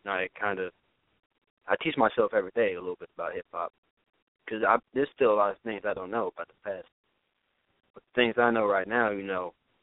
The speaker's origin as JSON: {"language": "English", "town": "Indianapolis", "region": "Indiana", "country": "United States", "said": "I come from Indianapolis, Indiana."}